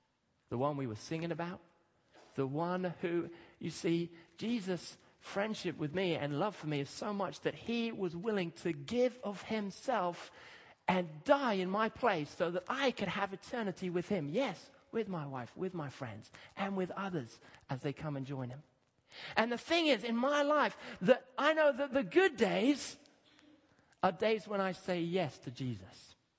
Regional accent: Kenya; I grew up in Kenya, as many here know.

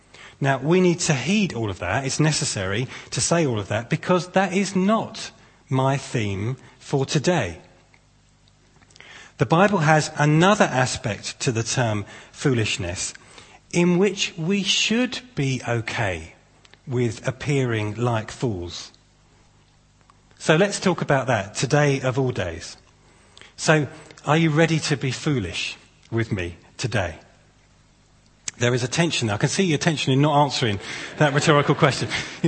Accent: Chichester, South East England, United Kingdom; Well, it's already been said that I'm from Chichester.

